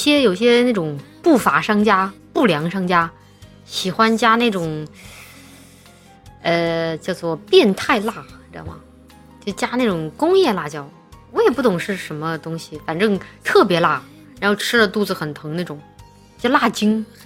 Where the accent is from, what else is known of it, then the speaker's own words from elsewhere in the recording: Chongqing, China; 作为一个重庆人我很能吃辣